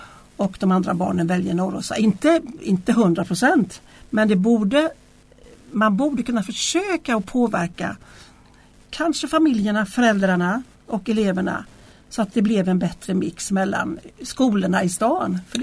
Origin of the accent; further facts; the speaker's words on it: Hönö, Västra Götaland County, Sweden; now in Nässjö, Sweden; Jag kommer ju då från Hönö. Som ligger i Öckerö kommun. Hönö är ju en av 10 öar i Göteborgs norra skärgård.